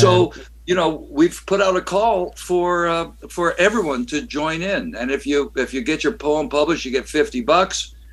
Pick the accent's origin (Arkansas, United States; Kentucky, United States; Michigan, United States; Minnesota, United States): Kentucky, United States; Harlan; George L. Lyon from Harlan, Kentucky, which just happens to be my hometown as well.